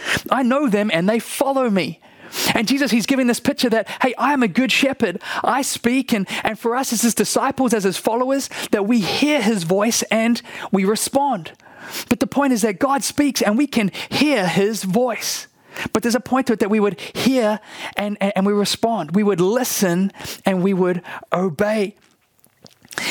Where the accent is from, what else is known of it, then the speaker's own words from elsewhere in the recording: New Zealand; You know, I'm from New Zealand. I like to keep up with New Zealand news and what's going on.